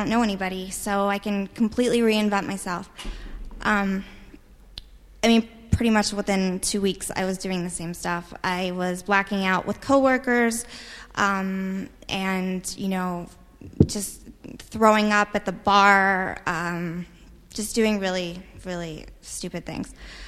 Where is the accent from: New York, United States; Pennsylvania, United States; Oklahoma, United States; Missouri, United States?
Pennsylvania, United States; I grew up in Western Pennsylvania near Pittsburgh, and I started drinking pretty young